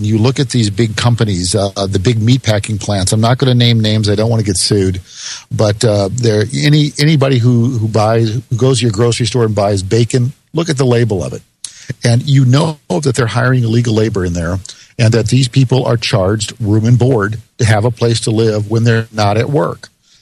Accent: United States; my family's lived in here, this country, maybe 12 or 13 generations. So I'm not an immigrant. I'm Native American, born and bred, and I have no other country. I've known no other country.

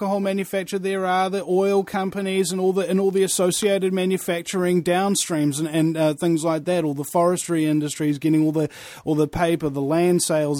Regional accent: New Zealand; as a New Zealander, I think, we can come up with some very, very interesting number 8 wire solutions to all of these problems.

